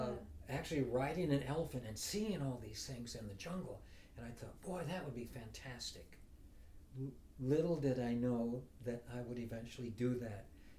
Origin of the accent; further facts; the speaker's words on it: Michigan, United States; Number one, I was born in Michigan.